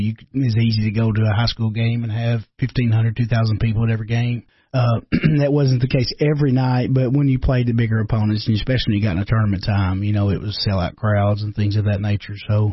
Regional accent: Kentucky, United States; You know, growing up in Eastern Kentucky, for sure, that's kind of the hotbed for high school basketball

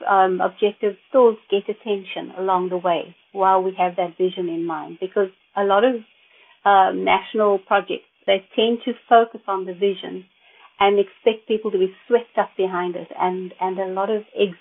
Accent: South Africa; speaking as a South African again

